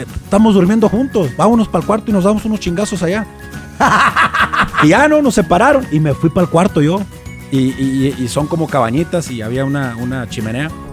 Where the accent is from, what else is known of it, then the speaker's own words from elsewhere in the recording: Guasave, Sinaloa, Mexico; De Guasave, Sinaloa.